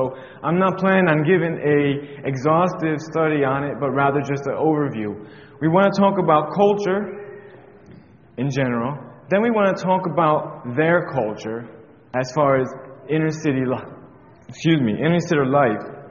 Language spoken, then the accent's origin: English; Connecticut, United States; I grew up in Connecticut, the state of Connecticut, on the East Coast.